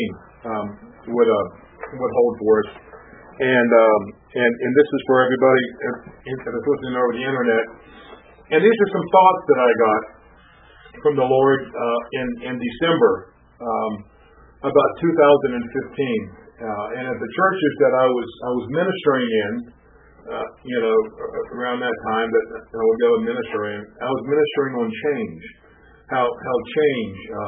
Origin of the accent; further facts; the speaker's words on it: West Virginia, United States; I'm reminded of when I was a little boy growing up in West Virginia, went to Assemblies of God Church, Howard Reckley.